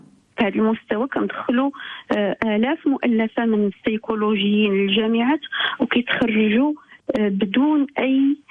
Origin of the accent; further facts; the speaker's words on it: Morocco; العلاقات مثلا اللي عندنا في المغرب ما بين العلاقات الزوجيه